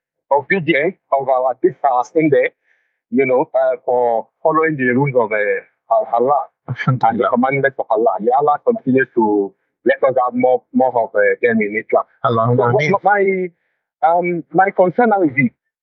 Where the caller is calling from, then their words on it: Lagos, Nigeria; from …. I'm calling from Lagos.